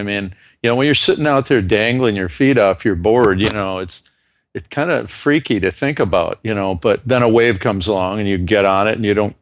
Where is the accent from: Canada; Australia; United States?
Australia; like I am, being an Aussie.